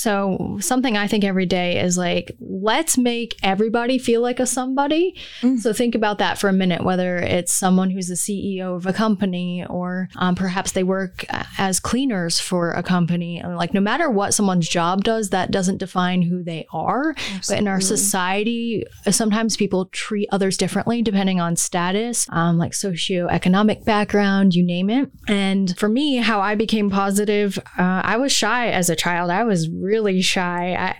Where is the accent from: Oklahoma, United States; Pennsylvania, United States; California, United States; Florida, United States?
Pennsylvania, United States; I'm from Northeastern Pennsylvania. So that was at Montrose Area Junior Senior High School.